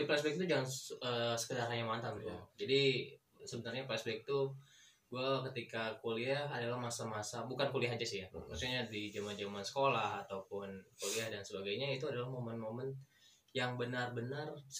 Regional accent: Bandung, West Java, Indonesia; Gue dari Bandung.

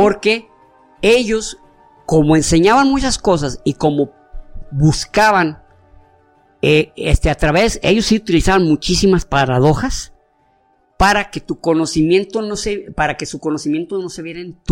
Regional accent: Mexico; Es como, bueno, si yo como mexicano exalto a, por ejemplo

